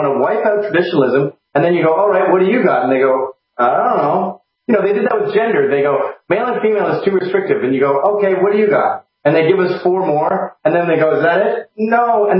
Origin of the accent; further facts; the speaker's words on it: Canada; moved away as an adult; now in United States; I'm an immigrant from Canada, and I'm very grateful to be here.